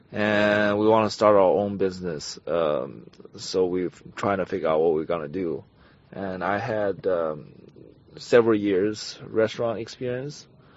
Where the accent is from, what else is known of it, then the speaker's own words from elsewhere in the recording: China; English is a second language; moved away as an adult; now in Ames, United States; I was originally from China, and I moved here. I moved to Ames into January 2008. So half of my life was in here, Ames. So this is my second hometown.